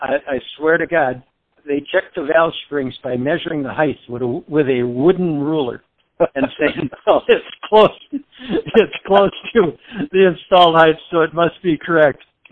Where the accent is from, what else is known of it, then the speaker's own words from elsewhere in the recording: Wausau, Wisconsin, United States; in my hometown of Wausau, Wisconsin, in central Wisconsin